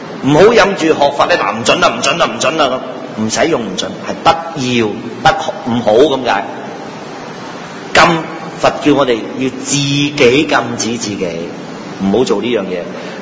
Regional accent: China; 我們中國人有一個禁字

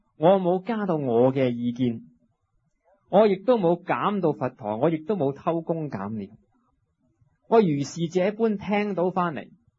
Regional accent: Hong Kong; 一有我是香港人的角度，我就看不到中国人、大陆人的角度

